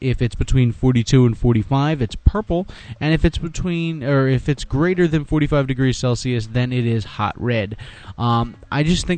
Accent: Pennsylvania, United States; Apparently, if you live in my home state of Pennsylvania, specifically in Newville, Pennsylvania, and you go to Big Spring High School, you might want to watch out which internet browser you use.

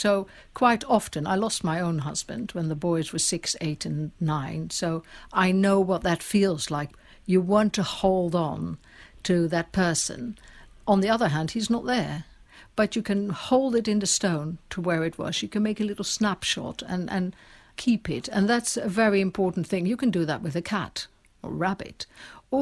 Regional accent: Netherlands; I'm from Holland, as you might have picked up by now.

